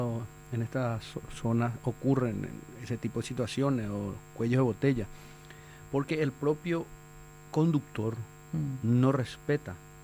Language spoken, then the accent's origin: Spanish; Caacupé, Cordillera, Paraguay; me crié y me malcrié en Cacupé, en la casa de mi abuela. Y tengo muchos amigos en Cacupé y ellos me decían también